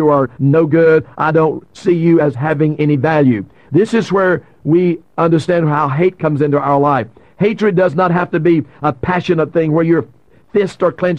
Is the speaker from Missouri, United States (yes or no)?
no; Louisiana, United States; I was raised up in North Louisiana, and so we would sweep up pine straw and make rooms